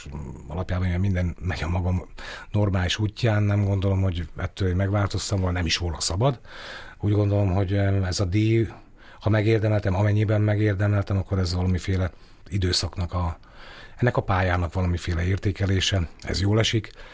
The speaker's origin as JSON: {"language": "Hungarian", "country": "Slovakia", "tie": "born or raised there", "lives_now": "Komárno, Slovakia", "said": "a Garam folyó, mert ott folyik el a város alatt. Tehát a gyerekkoromat a Garamon töltöttem nagy részt, mindenféle betyársággal együtt, és azóta is meg is maradt ez a vízközelségem"}